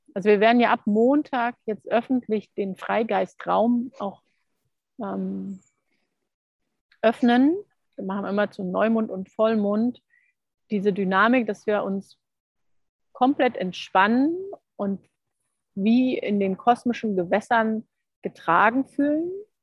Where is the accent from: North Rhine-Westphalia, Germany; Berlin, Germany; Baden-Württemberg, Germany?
Berlin, Germany; East Berlin; ich bin in Ost-Berlin groß geworden, im Alter von 16 Jahren diese Frage gewesen